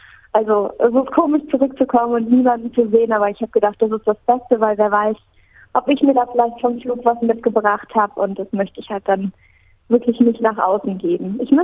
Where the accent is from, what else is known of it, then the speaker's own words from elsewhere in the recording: Cologne, North Rhine-Westphalia, Germany; Bin jetzt gerade hier in Köln, wieder in meiner Heimatstadt.